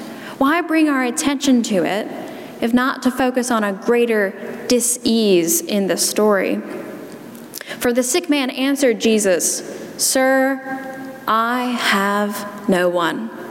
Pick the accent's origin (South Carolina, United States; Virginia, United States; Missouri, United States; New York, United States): South Carolina, United States; accent: South Carolina; And in my South Carolina accent, I'm going to say Bethsaida a lot, so I apologize for that.